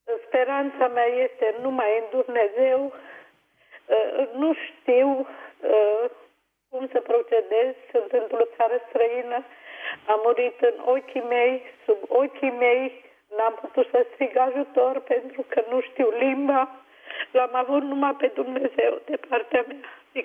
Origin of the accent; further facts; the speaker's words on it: Bârlad, Vaslui County, Romania; eu am 71 de ani, bunicul meu, tatăl meu a fost adventist, eu sunt din Bârlad de loc.